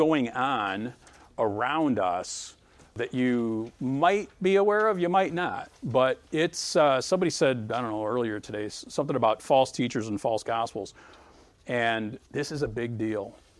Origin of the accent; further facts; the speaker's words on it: Michigan, United States; And these guys are all from Boston. Most of them are from Boston. And I'm from Michigan.